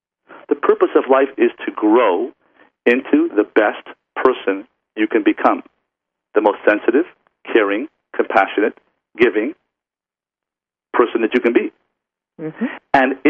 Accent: Canada; I come from Canada

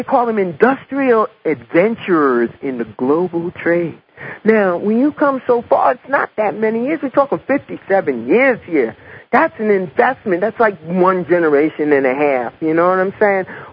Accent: New Jersey, United States; it encompassed Esso, which is my home state, New Jersey.

